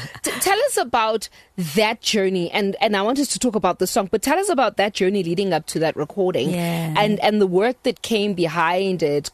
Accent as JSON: {"language": "English", "town": "East London", "region": "Eastern Cape", "country": "South Africa", "tie": "born or raised there", "said": "But I grew up in East London."}